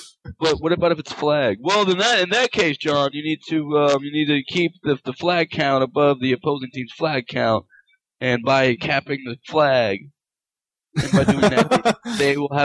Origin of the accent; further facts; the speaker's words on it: Atlanta, Georgia, United States; So I'm from Atlanta.